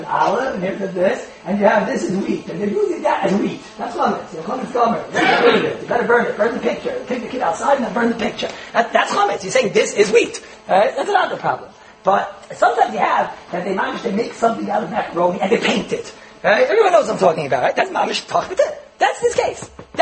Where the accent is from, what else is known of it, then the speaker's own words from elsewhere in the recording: United States; English is a second language; I remember we were growing up in America